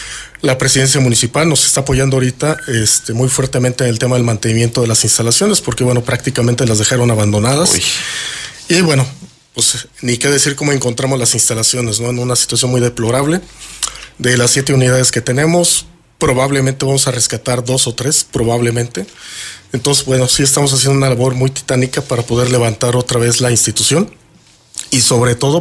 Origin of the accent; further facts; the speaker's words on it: Querétaro, Mexico; yo originalmente soy de aquí de Querétaro, tengo ya 35 años en el municipio de Pedro Escobedo.